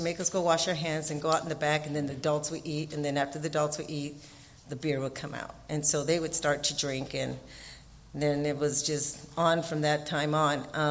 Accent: Los Angeles, California, United States; I was born in Los Angeles in the old General Hospital. If anybody's from LA, you'll know exactly where that's at. I was raised in East Los Angeles.

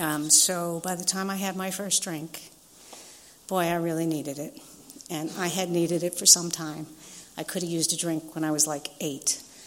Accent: New York, United States; moved away; Prior to that was New York. New York. And it still hasn't left me. I'm still a New Yorker.

